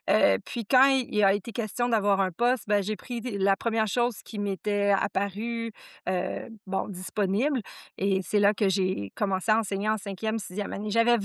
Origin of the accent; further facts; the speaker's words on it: Quebec, Canada; accent: Québécois; J'espère que les auditeurs vont bien comprendre mon accent québécois.